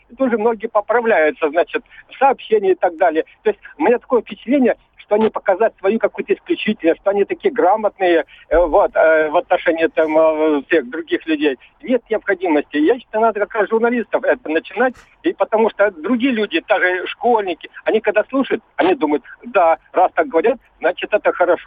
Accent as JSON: {"language": "Russian", "region": "Moscow", "country": "Russia", "said": "я из Москвы."}